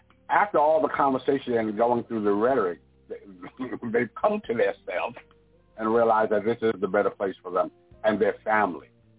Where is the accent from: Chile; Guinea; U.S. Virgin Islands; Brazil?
U.S. Virgin Islands; St. Thomas; born there; I was born in the Virgin Islands, St. Thomas Virgin Islands, which is owned by the United States